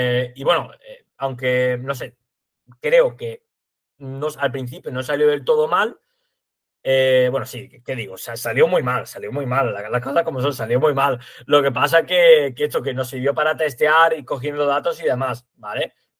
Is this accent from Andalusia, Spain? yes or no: yes; Andalusia, Spain